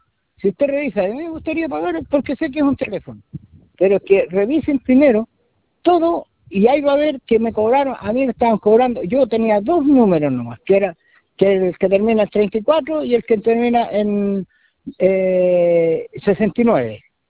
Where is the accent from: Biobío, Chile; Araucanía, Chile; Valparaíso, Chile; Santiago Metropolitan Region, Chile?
Biobío, Chile; Coronel; Quedó todo, todo, todo ahí en Concepción, porque soy de Coronel y ya tenía que viajar a Conce